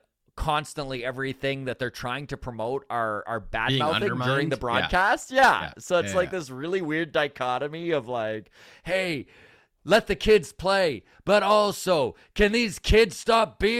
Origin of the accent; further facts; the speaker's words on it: Canada; as a couple Canadian comics